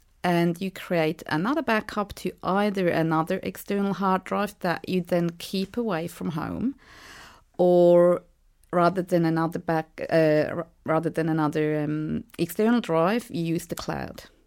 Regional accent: Switzerland; now in Australia; because I'm from Switzerland. We don't get bushfires and earthquakes and tornadoes

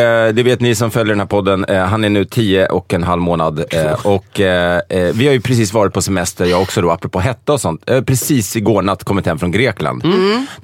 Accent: Sweden; tänk en sån här häck som vi har hemma i Sverige runt en villa

